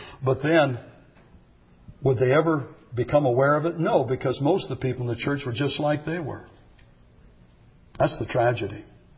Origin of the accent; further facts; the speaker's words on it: California, United States; I'm from California, you see. And California, no deacon could smoke in the church.